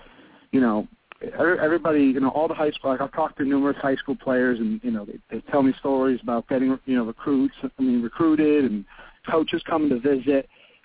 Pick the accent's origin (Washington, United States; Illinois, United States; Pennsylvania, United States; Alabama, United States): Pennsylvania, United States; I'm from Pennsylvania, and Matt's from California.